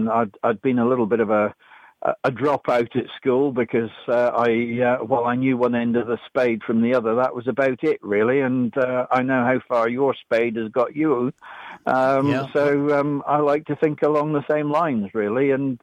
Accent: Kinross, Scotland, United Kingdom; Born and brought up as a Scot. My father was a miner in the Scottish coal mines underground, and although we lived in Kinross, which is, you know, part of the Fife

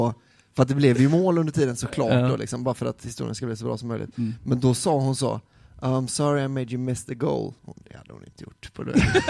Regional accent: Sweden; och jag är svensk

